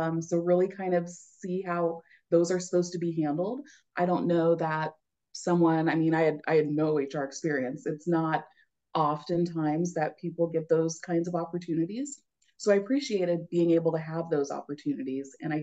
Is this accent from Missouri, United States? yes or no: yes; Kansas City, Missouri, United States; But yeah, I grew up in the Kansas City area. My dad worked for the railroad. So we moved around a lot. But by the time I was in third grade, you know, we kind of made Kansas City home and that's where I stayed until I graduated high school.